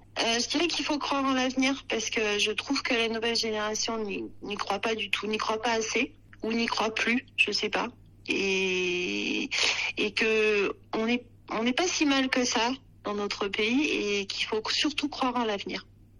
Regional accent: Pressins, Auvergne-Rhône-Alpes, France; Mais moi, je suis originaire de Pressin.

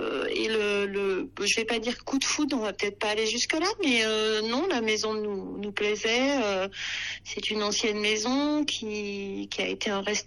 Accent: Pressins, Auvergne-Rhône-Alpes, France; Mais moi, je suis originaire de Pressin.

